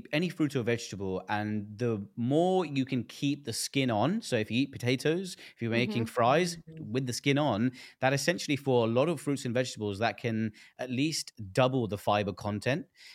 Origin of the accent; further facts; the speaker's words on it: India; you know, obviously my background is like, I'm obviously Indian. And when I was growing up, my mom would make all of these Indian foods at home.